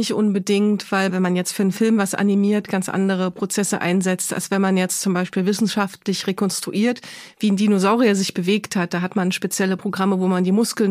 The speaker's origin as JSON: {"language": "German", "town": "Weimar", "region": "Thuringia", "country": "Germany", "said": "Und bei uns in Weimar, wo ich herkomme, gibt es ganz viel Versteinerungen auf den Feldern"}